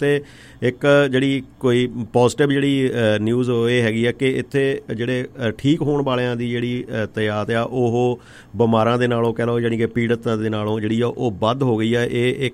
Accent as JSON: {"language": "Punjabi", "town": "Naroor", "region": "Punjab", "country": "India", "tie": "born or raised there", "said": "ਦਾ ਪਿੰਡ ਨਰੂੜ ਆ ਜੀ, ਇਹ ਵੀ ਕਹਿ ਲਓ ਬਈ ਇਸ ਕਰੋਨਾ ਦੀ ਮਾਰ ਦੇ ਥੱਲੇ ਆ ਗਿਆ ਸੀਗਾ, ਅਖਬਾਰਾਂ ਦੀਆਂ ਸੁਰਖੀਆਂ ਬਣਿਆ ਸਾਡਾ ਪਿੰਡ ਵੀ"}